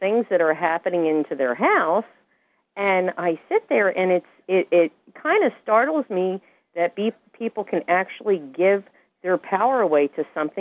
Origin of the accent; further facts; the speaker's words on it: Levittown, Pennsylvania, United States; She happened to have been the very first owner of the house that I grew up in Levittown, PA.